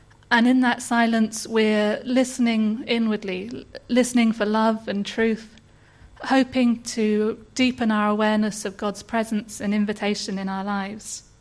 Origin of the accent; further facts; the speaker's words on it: Bath, South West England, United Kingdom; So I'm from Bath.